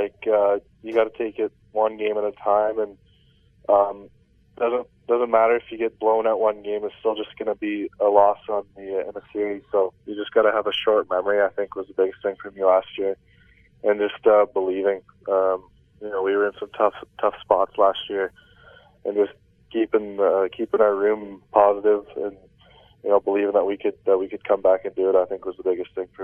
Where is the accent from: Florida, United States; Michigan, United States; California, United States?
Michigan, United States; Belleville; now in Flint, United States; I've always wanted to get a pretty crazy pads growing up in Belleville, watching the goalies get all yellow pads and stuff like that.